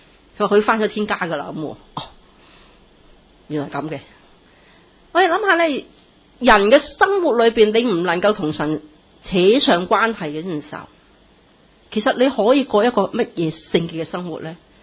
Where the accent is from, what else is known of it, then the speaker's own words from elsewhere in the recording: Hong Kong; 我说是，我是香港人。